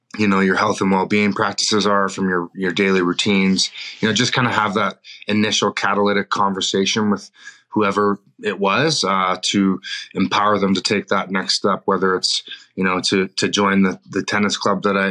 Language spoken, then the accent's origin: English; Whistler, British Columbia, Canada; I'm hailing from Whistler, British Columbia, here up in Canada.